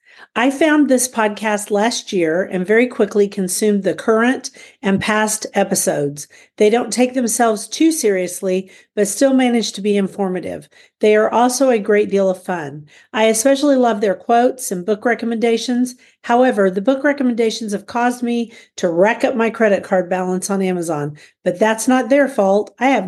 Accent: Guthrie, Oklahoma, United States; from Guthrie, Oklahoma, where I garden on 1.5 acres out of 7.5 acres in the country.

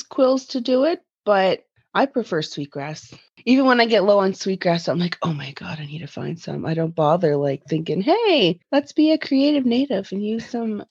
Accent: Lennox Island, Prince Edward Island, Canada; from Lennox Island PEI.

